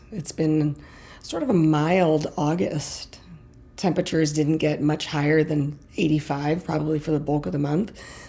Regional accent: California, United States; I grew up in the Sonoma Valley, and I grew up around wine.

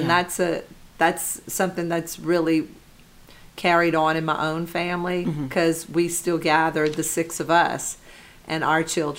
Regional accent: Lafayette, Louisiana, United States; I grew up right near Blackham Coliseum, and so we would see all of the people coming and going and seeing license plates from all over the country, and that was just amazing. It made Lafayette seem like such an important part of of our whole country

